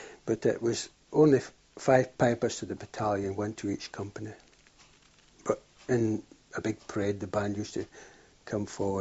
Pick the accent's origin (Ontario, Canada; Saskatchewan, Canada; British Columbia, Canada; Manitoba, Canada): Saskatchewan, Canada; Regina; born there; I was born in Canada, the city of Regina, Saskatchewan.